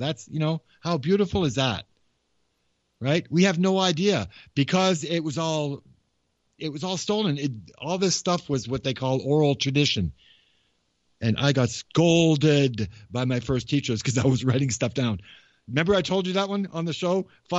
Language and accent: English; Massachusetts, United States; The Wampanoag, the people that I grew up with in Massachusetts, that's what they said.